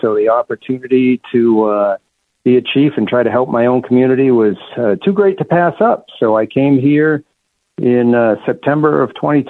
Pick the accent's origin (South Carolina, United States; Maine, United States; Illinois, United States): Maine, United States; Brunswick; Again, growing up in Brunswick, we had the Brunswick Naval Air Station and Bowdoin College. That was our claim to fame, plus being right on the coast of Maine. So great spot to grow up